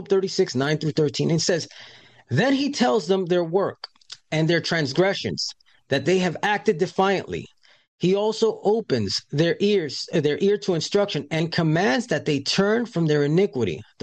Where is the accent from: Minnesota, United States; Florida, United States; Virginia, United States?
Florida, United States; I'm from Florida, okay?